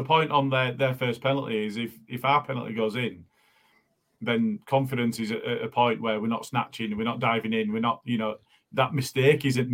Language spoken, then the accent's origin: English; Morley, Yorkshire and the Humber, United Kingdom; I'm from Morley